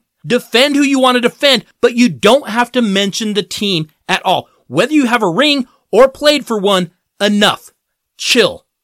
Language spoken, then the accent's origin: English; Colorado, United States; But we have also had some great sports moments in my hometown state. Of course, the Denver Broncos have won three Super Bowls.